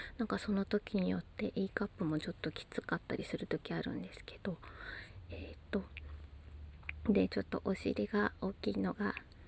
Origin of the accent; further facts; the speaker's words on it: Miyagi, Japan; 出身地は宮城県です。